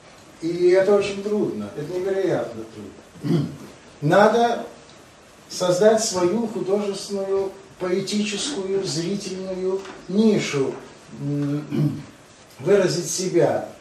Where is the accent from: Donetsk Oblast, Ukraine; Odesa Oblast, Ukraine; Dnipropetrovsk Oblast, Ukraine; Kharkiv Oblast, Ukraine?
Odesa Oblast, Ukraine; Odesa; бытовавшую в моем родном городе Одессе